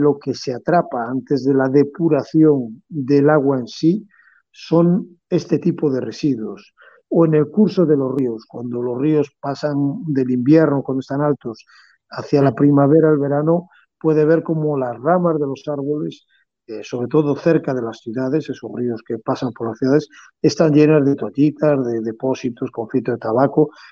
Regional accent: Galicia, Spain; Yo soy gallego y en las playas gallegas es fácil encontrar un elemento plástico que está con las redes de pesca

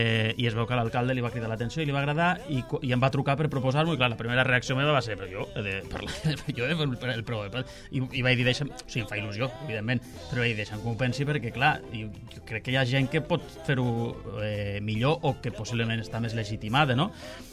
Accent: Lleida, Catalonia, Spain; jo que sóc de Lleida

